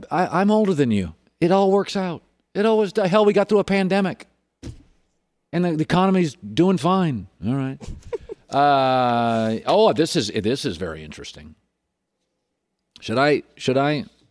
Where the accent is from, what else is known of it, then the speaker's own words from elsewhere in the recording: Pacific Northwest, United States; Maybe I grew up in the Northwest. I don't think about it. I know I'm in my 50s, so I should care.